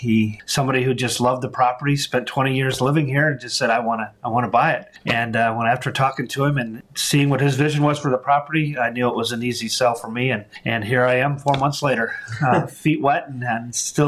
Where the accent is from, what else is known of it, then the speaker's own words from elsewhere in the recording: Lanark, Illinois, United States; I grew up in Illinois, not too far from here, southeast of Galena in a small town called Lanark, Illinois. Grew up on a farm